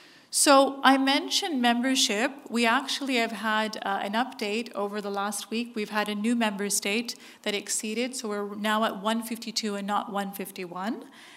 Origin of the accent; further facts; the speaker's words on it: Canada; Not to be biased being Canadian, but in Canada you have actually 42 months